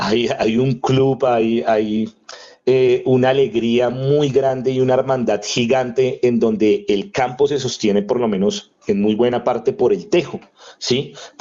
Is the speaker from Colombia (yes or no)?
yes; Colombia; nosotros como colombianos crezcamos y nos sintamos realmente, nos sintamos orgullosos de haber nacido en esta tierra.